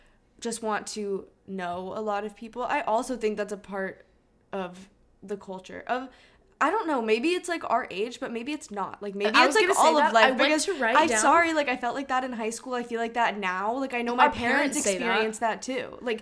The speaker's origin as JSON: {"language": "English", "country": "Hong Kong", "tie": "born or raised there", "also_born_or_lived": "New Hampshire, United States", "said": "when we grew up in Hong Kong, like we made such good friends there"}